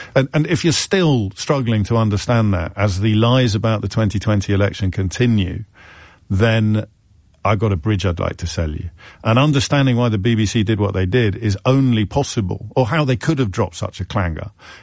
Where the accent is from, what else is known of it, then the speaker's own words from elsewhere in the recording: Ireland; Seriously, it made me proud to be Welsh, and I'm Irish.